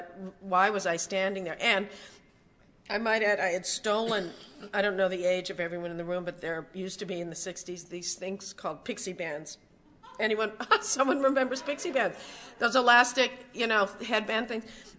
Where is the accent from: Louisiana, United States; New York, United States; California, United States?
California, United States; Van Nuys; And I was raised in Van Nuys in this little two-bedroom house.